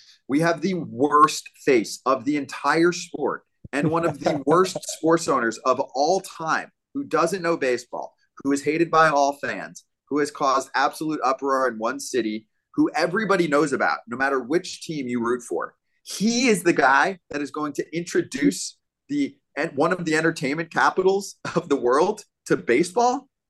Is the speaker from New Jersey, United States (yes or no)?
yes; New Jersey, United States; Maybe I'm wrong on this, but growing up in New Jersey, you have some teams in New Jersey and then you have some teams in New York.